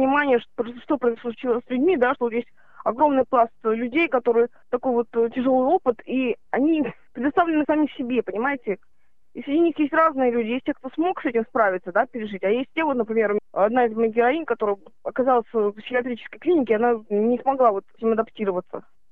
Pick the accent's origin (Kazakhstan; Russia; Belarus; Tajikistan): Kazakhstan; Я выросла в Казахстане